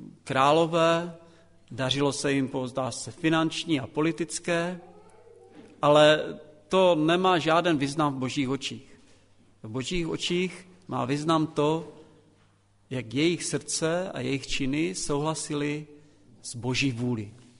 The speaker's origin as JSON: {"language": "Czech", "town": "Střítež", "region": "Moravian-Silesian Region", "country": "Czechia", "lives_now": "Albrechtice, Czech Republic", "said": "jsem ze Střítěže, tady u vás jsem uvěřil, chodil jsem x let do Karviné a teď jsem v Albrechticích."}